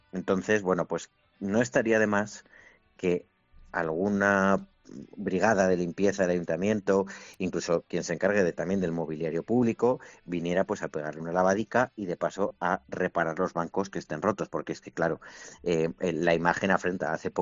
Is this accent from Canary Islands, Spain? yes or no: no; Zaragoza, Aragon, Spain; Somos de Zaragoza, aunque haya quien no se acuerde o se acuerde poco.